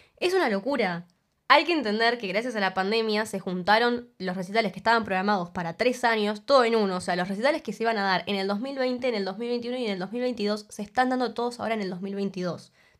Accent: La Plata, Buenos Aires Province, Argentina; Revelando que somos platenses.

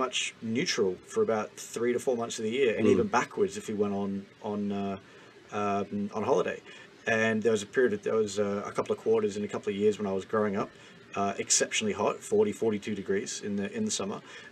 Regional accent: Australia; now in United Kingdom; taking my experiences from growing up in Australia and moving over to the UK

